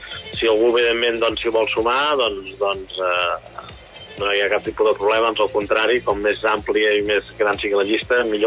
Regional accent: Catalonia, Spain; ja que som catalans i sempre diem de fer país

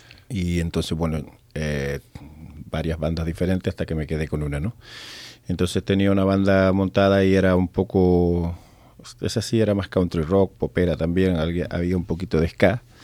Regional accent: Canary Islands, Spain; Claro, siendo canario, lógico, estamos fijos bajo el sol.

